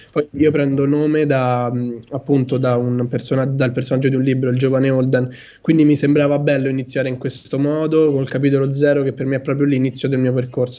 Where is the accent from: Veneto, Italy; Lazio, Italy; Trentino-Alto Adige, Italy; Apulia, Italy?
Lazio, Italy; Rome; sono anche romani, sono della mia città